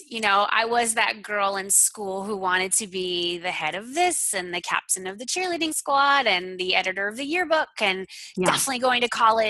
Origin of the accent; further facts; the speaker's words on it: Florida, United States; I grew up in Florida and fell in love with the path of public relations when I was in college.